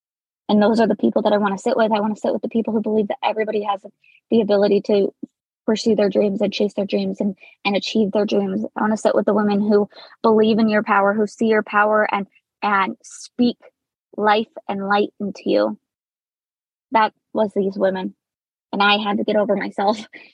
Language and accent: English; Idaho, United States; And I'm from North Idaho.